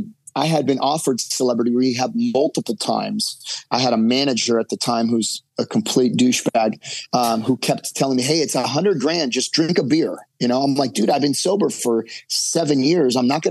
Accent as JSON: {"language": "English", "town": "Newport Beach", "region": "California", "country": "United States", "tie": "born or raised there"}